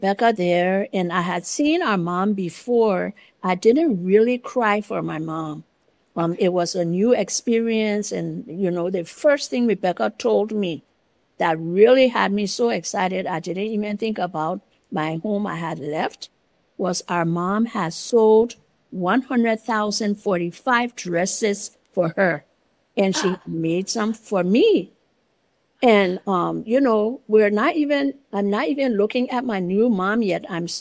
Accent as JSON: {"language": "English", "country": "Liberia", "first_language": "Bassa", "second_language": "English", "said": "We have 16 tribes in Liberia. We are from the Bassa group. And because we didn't know English well, we started school at a small village"}